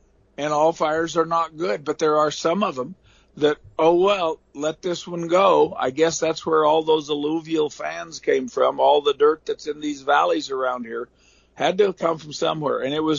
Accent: Oregon, United States; You know, where I grew up in Southeast Oregon, very, very on the edge of the timber.

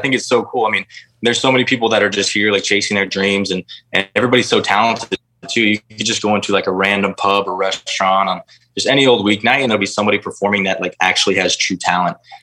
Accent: Orlando, Florida, United States; I grew up in Orlando, went to University of Florida. I've never left really the state of Florida, and having to move to the, Northwest.

